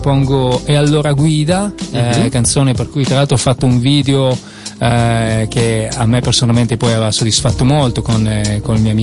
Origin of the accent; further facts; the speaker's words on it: Châtillon, Aosta Valley, Italy; E tra l'altro tutti della Bassa Valle, io sono di Châtillon